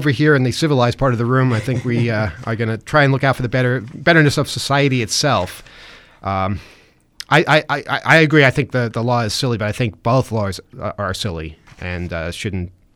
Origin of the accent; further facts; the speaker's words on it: United States; And I know about this, and I'm an American, so good Lord, that's kind of weird.